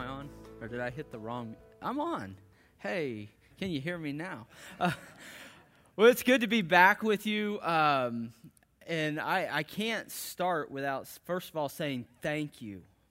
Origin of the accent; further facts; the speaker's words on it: Missouri, United States; because I was from Southwest Missouri.